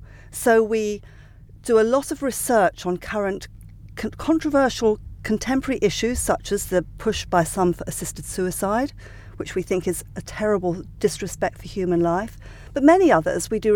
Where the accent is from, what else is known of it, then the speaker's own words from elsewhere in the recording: South East England, United Kingdom; I grew up in Sussex. Hugely happy childhood.